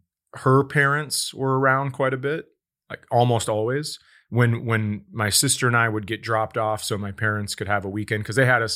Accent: Fergus Falls, Minnesota, United States; Yeah, Fergus Falls, Minnesota.

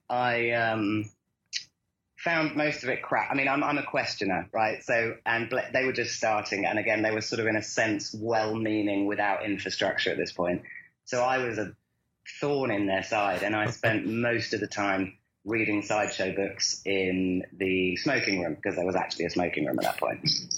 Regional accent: Bristol, South West England, United Kingdom; also born or lived in London; I am originally from the UK, Bristol, via, and then London. So, and actually via a Steiner hippie commune somewhere in the middle of that. So basically, a few years on a Steiner hippie commune, then Bristol

